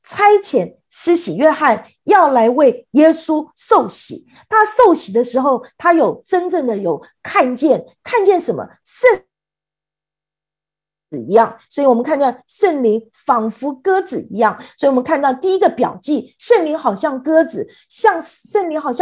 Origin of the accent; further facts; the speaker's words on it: China; 那我们中国人每一次讲到乌鸦的时候，我们也会觉得什么？乌鸦不太吉利